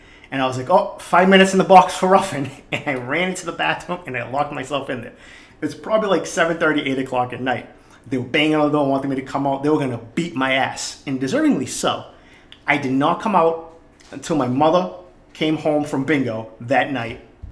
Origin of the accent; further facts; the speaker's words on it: Boston, Massachusetts, United States; growing up in East Boston, I had a mitt, a glove, that's all my mother could afford, so I played baseball.